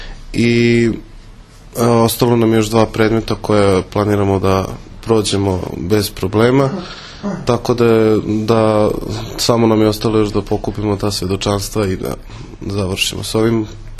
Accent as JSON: {"language": "Serbian", "town": "Bečej", "region": "Vojvodina", "country": "Serbia", "said": "dolazim iz Bečeja kod Novog Sada."}